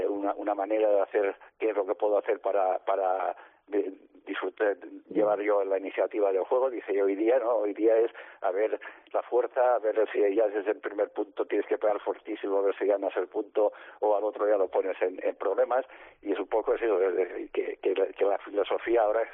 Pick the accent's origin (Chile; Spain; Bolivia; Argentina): Spain; soy el primer español que ganó el Masters